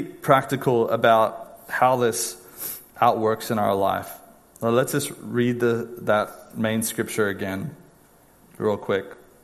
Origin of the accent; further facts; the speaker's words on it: California, United States; I, you know, growing up in Orange County, was one of the things that I often believed as well